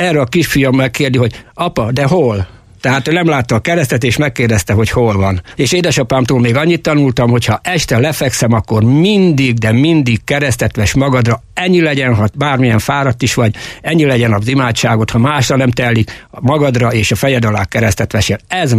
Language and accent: Hungarian; Erdőhorváti, Borsod-Abaúj-Zemplén, Hungary; born there; Erdőhorváti községbe születtem 1951.06.15-én.